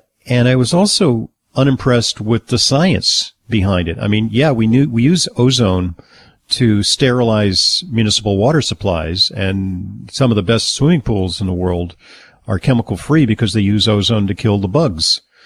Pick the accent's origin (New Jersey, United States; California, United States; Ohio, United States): California, United States; Santa Monica; Well, I'm from Santa Monica.